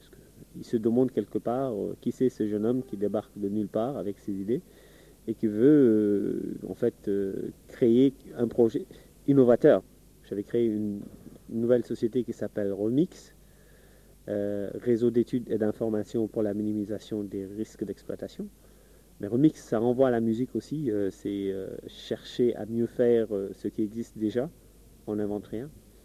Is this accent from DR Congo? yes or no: no; Senegal; moved away as an adult; je suis sénégalais, j'ai 34 ans. J'ai été en France en 85 pour poursuivre mes études.